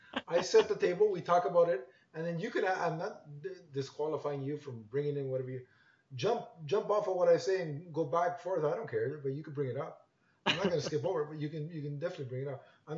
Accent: Canada; I'm Canadian, so the sight of snow only makes me think of winter.

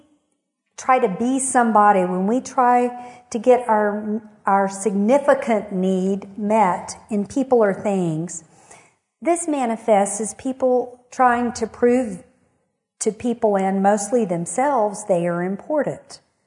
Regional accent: Kerrville, Texas, United States; I'm an ordinary girl. I grew up here in Kerrville.

